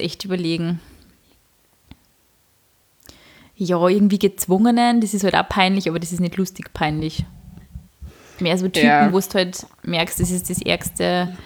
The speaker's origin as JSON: {"language": "German", "region": "Vienna", "country": "Austria", "said": "Als Wienerin"}